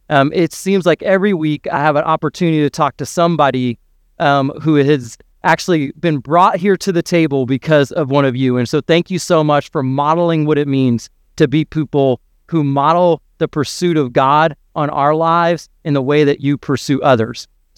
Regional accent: Orlando, Florida, United States; also born or lived in New Orleans / Arkansas; In fact, when I was in fifth grade, my family moved here to Orlando, Florida. And we moved from New Orleans, and then we lived in Arkansas for a year, and then we moved here

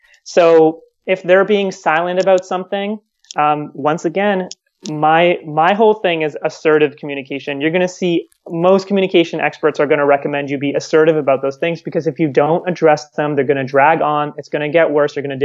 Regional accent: Toronto, Ontario, Canada; moved away as an adult; now in South Africa; So I moved to South Africa pretty recently. I'm originally from Toronto, Canada. I moved to South Africa at the beginning of the year, right before all this COVID stuff broke out.

